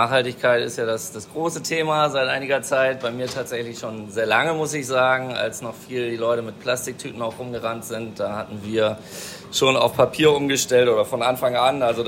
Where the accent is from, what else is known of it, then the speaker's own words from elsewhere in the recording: Bremen, Germany; moved away as an adult; now in Berlin, Germany; komme gebürtig aus Bremen, Bäcker-Konditor habe ich gelernt und bin dann vor vielen Jahren, ich glaube 2004, nach Berlin gekommen.